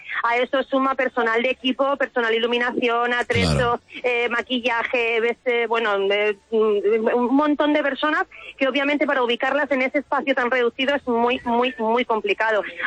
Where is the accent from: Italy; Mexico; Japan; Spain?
Spain; Mataró, Catalonia; No he podido elegir otra ciudad catalana, no, en mi tierra.